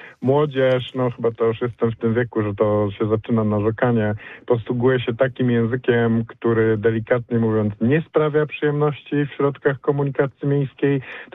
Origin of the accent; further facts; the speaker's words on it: Poznań, Greater Poland Voivodeship, Poland; jako rodowity poznaniak z bólem serca muszę stwierdzić